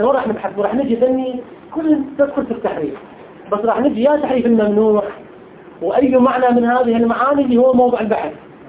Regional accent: Iraq; إحنا في العراق عندنا قبائل، كل قبيلة تقرأ شيء

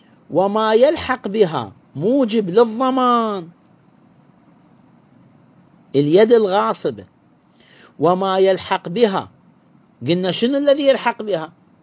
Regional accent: Iraq; هذا المصطلح عندنا بالعراق.

